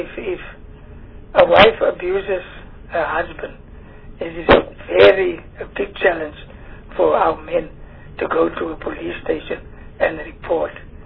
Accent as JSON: {"language": "English", "town": "Beaufort West", "region": "Western Cape", "country": "South Africa", "tie": "born or raised there", "said": "I'm from the Eastern Cape, and I must say I'm from the Central Kuru, and I must say Beaufort West is my hometown"}